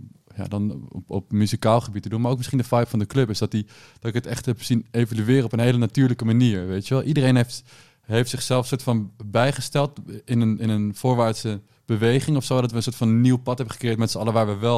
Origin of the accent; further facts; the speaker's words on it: North Holland, Netherlands; Ik kom uit de buurt van Amsterdam.